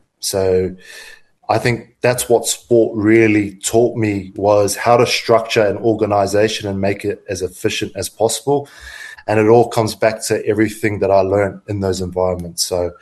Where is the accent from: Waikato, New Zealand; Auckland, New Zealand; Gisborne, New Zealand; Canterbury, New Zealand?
Auckland, New Zealand; Grew up in Auckland, New Zealand. I was your typical half-caste kid back in the day. Had an identity crisis.